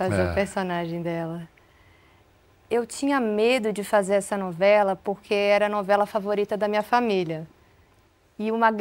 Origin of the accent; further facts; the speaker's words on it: São Paulo, Brazil; now in Rio de Janeiro, Brazil; Sou paulista.